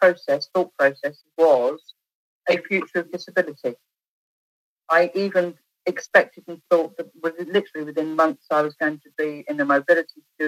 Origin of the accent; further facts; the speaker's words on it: London, United Kingdom; born there; I was born in London, England.